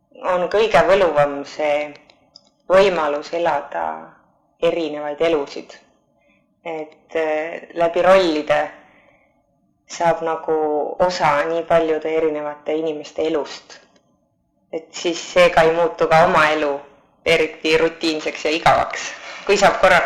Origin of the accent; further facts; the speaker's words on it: Tallinn, Harju County, Estonia; Ma olen sündinud Tallinnas ja olen alati siin elanud.